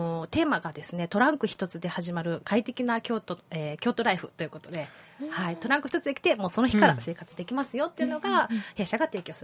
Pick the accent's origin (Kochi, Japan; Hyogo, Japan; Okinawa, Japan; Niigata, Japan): Hyogo, Japan; Kakogawa; 地元加古川の方ですね。